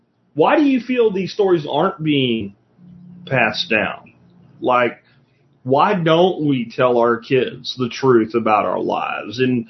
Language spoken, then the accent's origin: English; Jacksonville, Florida, United States; also born or lived in Pennsylvania; I grew up in Jacksonville, Florida, and central Pennsylvania, like the first half of my childhood in the South and like the teenage years and high school years in the North.